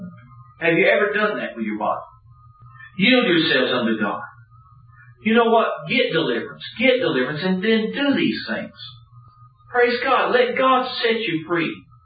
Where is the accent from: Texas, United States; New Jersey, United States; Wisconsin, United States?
Texas, United States; Dallas; I grew up in Dallas, go and pitch a nickel on a plate, you get a free chicken or a duck, take them home.